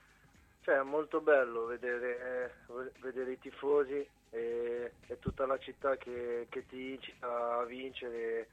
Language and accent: Italian; Ancona, Marche, Italy; La mia origine è tunisina, però sono nato qui in Ancona.